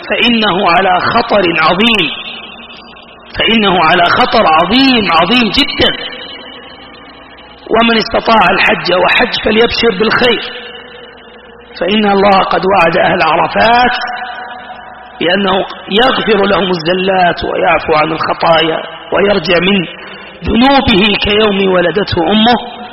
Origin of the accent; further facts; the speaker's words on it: Saudi Arabia; فلما زودوها معي شوي قلت لهم أنا سعودي.